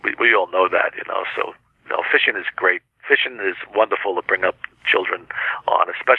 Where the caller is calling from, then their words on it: Florida, United States; because I'm calling you from Florida now, I try to walk the beach every single day.